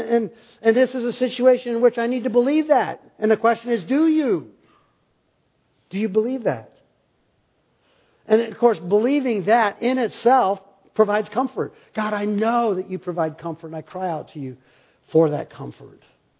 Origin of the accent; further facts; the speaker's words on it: Hinckley, Ohio, United States; I grew up in Hinckley, Ohio, where the buzzards return to Hinckley every March 15th.